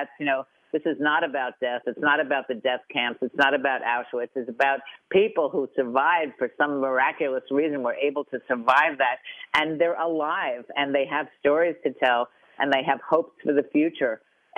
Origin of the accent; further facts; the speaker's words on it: New York, United States; You know, I come from New York, so like when it was Puerto Rican Day, we were all Puerto Rican.